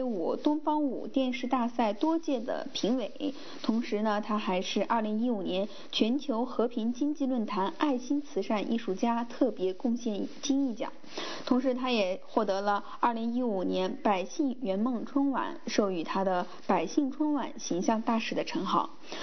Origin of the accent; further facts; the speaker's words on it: China; 我们中国人说在这个正月十五之前都还算是过年哈